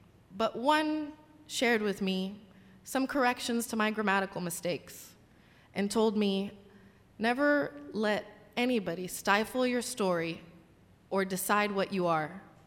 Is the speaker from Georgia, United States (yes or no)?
no; California, United States; growing up in California, you were either Mexican or you weren't.